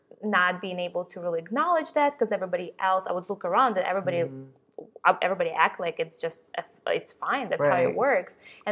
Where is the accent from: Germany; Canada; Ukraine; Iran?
Ukraine; English is a second language; now in United States; And I remember growing up in Ukraine, so especially when I was growing up, I didn't know any vegetarians or vegans at that point at all.